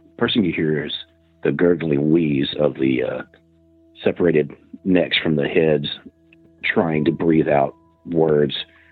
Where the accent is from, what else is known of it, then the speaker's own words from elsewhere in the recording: Princeton, Kentucky, United States; And that's my hometown.